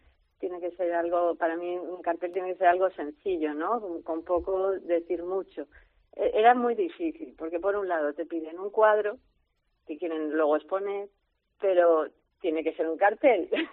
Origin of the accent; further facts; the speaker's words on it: Lima, Peru; born there; En Perú, en Lima.